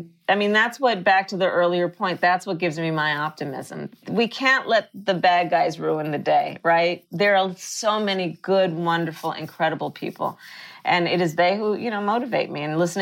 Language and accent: English; Oakland, California, United States; born there; I mean, Giants, but A's, you know, I was born in Oakland.